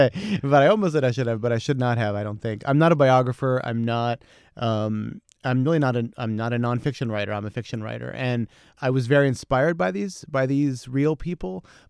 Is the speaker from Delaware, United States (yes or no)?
yes; Delaware, United States; I mean, that's all true for me, except I'm from Delaware, not Jersey, but they're right next door to each other.